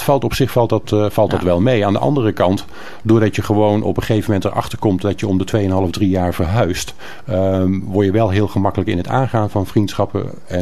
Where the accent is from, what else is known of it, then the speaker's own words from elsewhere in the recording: Welberg, North Brabant, Netherlands; born there; also born or lived in Soesterberg / Leeuwarden / Lonneker / Ossendrecht; now in Kapelle, Netherlands; Oh, ik ben geboren op de Welberg, gemeente Steenbergen en Kruisland.